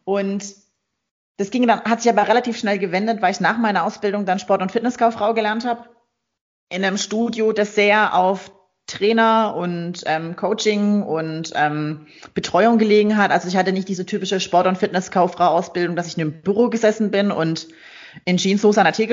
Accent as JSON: {"language": "German", "town": "Kaiserslautern", "region": "Rhineland-Palatinate", "country": "Germany", "said": "also ich komme aus Kaiserslautern"}